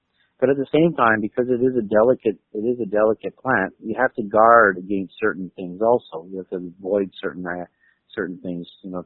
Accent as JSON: {"language": "English", "town": "Montreal", "region": "Quebec", "country": "Canada", "tie": "born or raised there", "said": "You know, I grew up on the East Coast, and well, not the East Coast, but Montreal"}